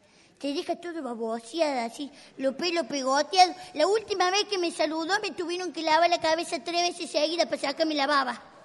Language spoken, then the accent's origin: Spanish; Córdoba, Argentina; soy cordobés